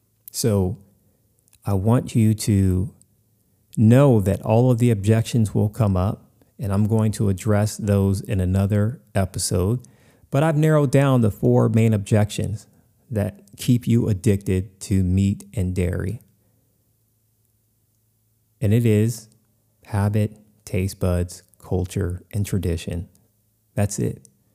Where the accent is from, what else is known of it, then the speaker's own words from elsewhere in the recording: United States; Growing up in America, you know, meat and dairy is like breathing air.